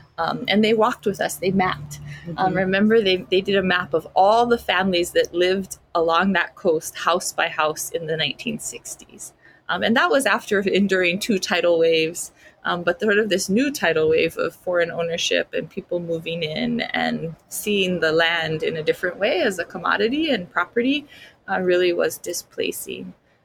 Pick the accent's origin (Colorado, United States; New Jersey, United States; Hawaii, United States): Hawaii, United States; Kalihiwai; I come from Kalihiwai, here on the island of Kauai, where Ko'olau and Halele'a Moku come together.